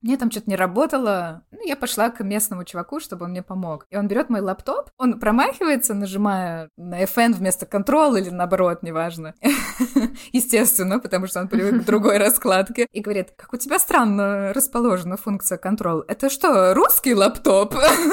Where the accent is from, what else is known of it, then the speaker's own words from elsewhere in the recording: Russia; я русская, значит, все, что мне на толику отличается от того, к чему люди привыкли, это потому что я из России.